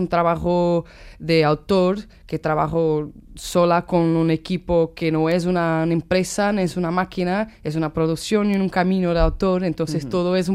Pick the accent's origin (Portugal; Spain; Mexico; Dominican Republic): Portugal; Évora, Alentejo; Spanish is a second language; Soy de Évora.